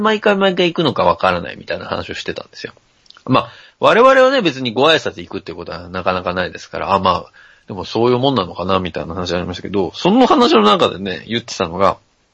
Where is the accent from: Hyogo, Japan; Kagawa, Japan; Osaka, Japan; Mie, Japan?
Mie, Japan; now in Tokyo, Japan; で、地元は三重なわけじゃないですか。